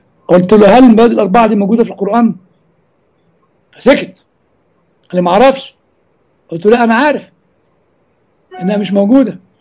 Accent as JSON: {"language": "Arabic", "country": "Egypt", "said": "قلت له يعني عندنا في مصر يقول لك ألطم ولا قطع هدومي"}